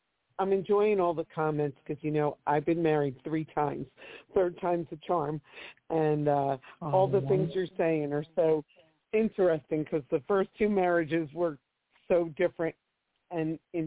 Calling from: Galloway, New Jersey, United States; I'm calling from right near you, and outside of Atlantic City, I'm in Galloway.

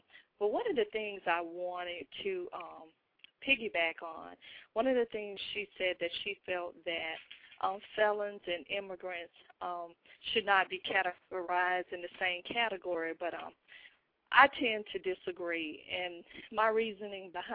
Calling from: Atlanta, Georgia, United States; I'm calling from the Atlanta area.

